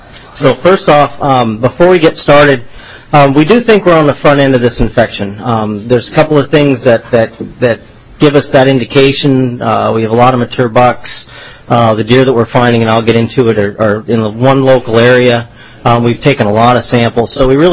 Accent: New York, United States; Mr. Chair, I'm from New York. I can do it in one and a half.

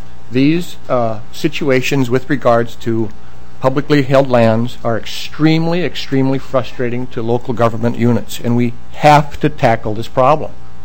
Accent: Roseau, Minnesota, United States; Mr. Pavlik, I'm from Roseau, and I just want the committee to hear the frustration in your voice

